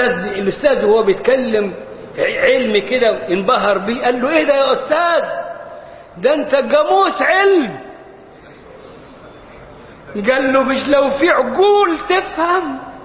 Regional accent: Egypt

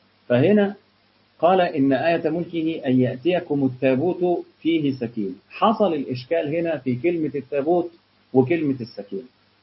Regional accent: Egypt; صحيح ما عندنا في مصر هنا اغنية بتتغنى

